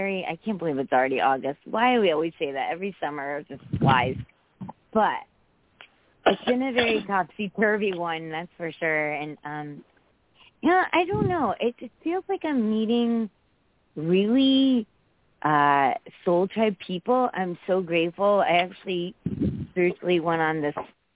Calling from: Connecticut, United States; from Connecticut.

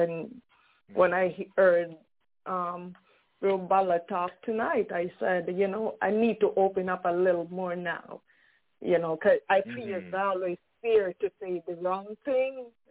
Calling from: Brooklyn, New York, United States; from Brooklyn, New York.

